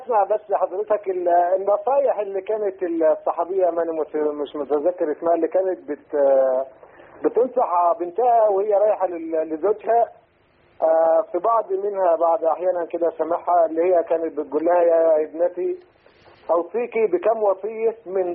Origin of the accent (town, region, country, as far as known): Egypt; moved away as an adult; now in Saudi Arabia